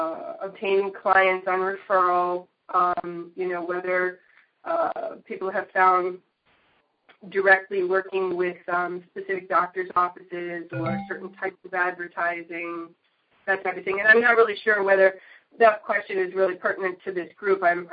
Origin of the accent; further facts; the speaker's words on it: New England, United States; also born or lived in Connecticut / Rhode Island / Massachusetts; I'm from New England, predominantly Connecticut, Rhode Island, and South Shore of Boston area.